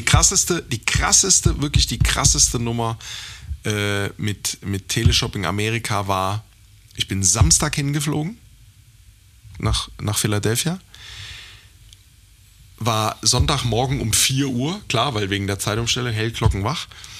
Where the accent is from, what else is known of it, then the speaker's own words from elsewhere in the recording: Germany; Hey, geil, ich komme aus Deutschland, soll ich dir irgendwas mitbringen?